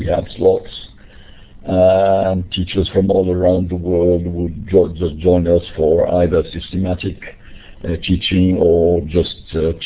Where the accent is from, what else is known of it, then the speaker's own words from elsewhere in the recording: Morocco; now in Montreal, Canada; I'm originally from Morocco, and I have been teaching for a long while now, both in Morocco and here in Canada, in Montreal.